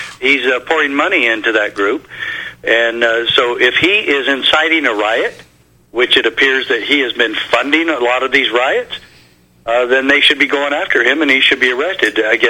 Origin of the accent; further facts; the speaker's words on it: United States; I'm proud to be an American, and being an American also means that there's a responsibility for us to be peaceful